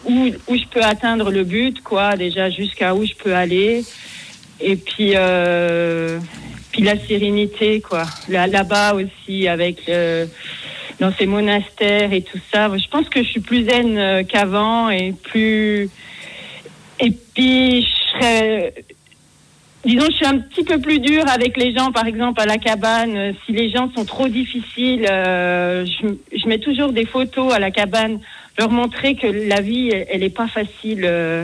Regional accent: Switzerland; Chez nous, en Suisse

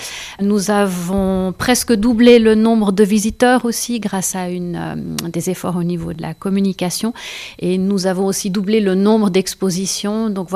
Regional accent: Valais, Switzerland; je ne suis pas née en Valais, mais j'ai grandi en Valais. Donc, c'est vrai que je retourne à mes origines

